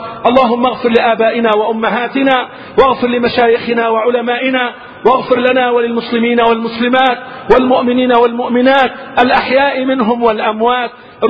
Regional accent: Egypt; وعن بلاد الإسلام عامة، وعن بلدنا مصر خاصة يا رب العالمين.

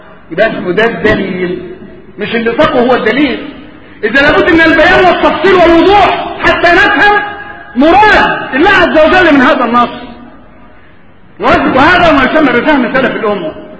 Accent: Egypt; وفي بلادنا مصر

